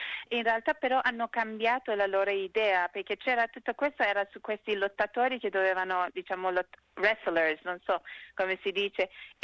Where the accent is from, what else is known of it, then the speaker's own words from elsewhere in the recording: Iran; adesso come iraniana come la mia vita cambierà